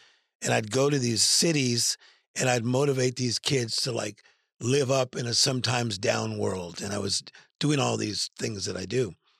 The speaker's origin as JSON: {"language": "English", "town": "Compton", "region": "California", "country": "United States", "said": "I'm from Compton, California. And you need religion in Compton, California."}